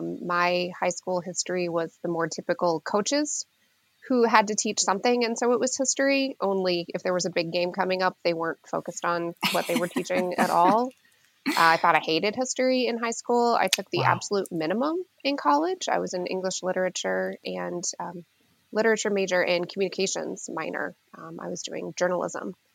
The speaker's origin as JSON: {"language": "English", "town": "Upland", "region": "Indiana", "country": "United States", "tie": "born or raised there", "said": "I grew up in Upland. That's exactly right."}